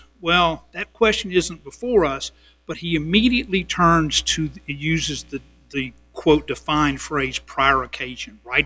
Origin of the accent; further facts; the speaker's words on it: Columbia, South Carolina, United States; I'm an attorney from Columbia, South Carolina with the McKay Firm.